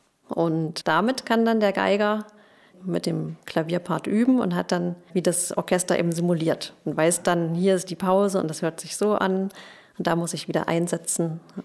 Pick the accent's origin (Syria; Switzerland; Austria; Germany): Germany; Weimar, Thuringia; Ich komme aus Weimar und war dort an der Musikhochschule bzw. an dem Musikgymnasium Belvedere.